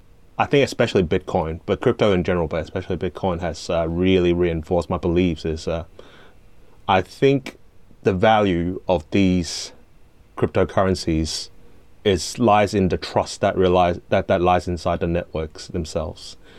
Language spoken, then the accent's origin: English; Australia; moved away as an adult; now in Hong Kong; I was living in Hong Kong until I was 7, and then I moved to Australia. So I grew up in Australia, and basically went through school, university, and then worked there for a bit